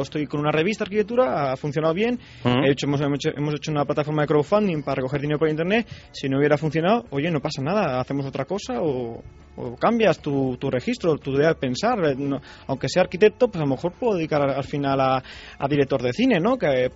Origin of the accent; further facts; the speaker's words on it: Spain; yo me apetece mucho pues estar aquí en mi país. Yo me siento muy europeo, pero también me siento muy español.